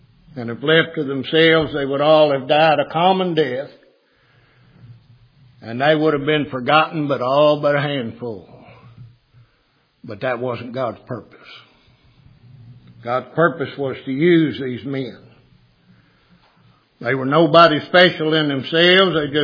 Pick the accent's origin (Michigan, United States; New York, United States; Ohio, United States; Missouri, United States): Ohio, United States; these local, where I was raised up in Ohio, the local Catholic churches